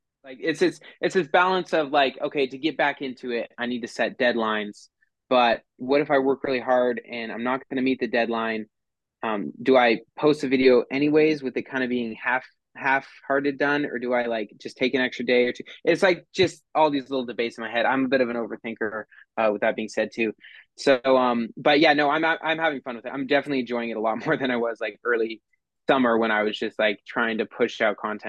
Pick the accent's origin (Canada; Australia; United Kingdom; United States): Canada; London, Ontario; Now usually I just say I'm from London, Ontario.